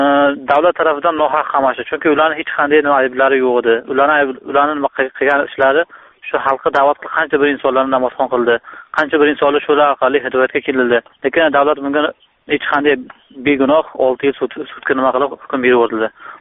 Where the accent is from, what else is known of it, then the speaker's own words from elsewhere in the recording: Khujand, Sughd, Tajikistan; Men Xo'jandanman, Tojikistondanman.